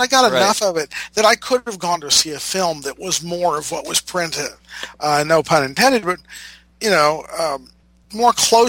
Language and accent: English; United States; And you look at V for Vendetta, as an American, I get most of it.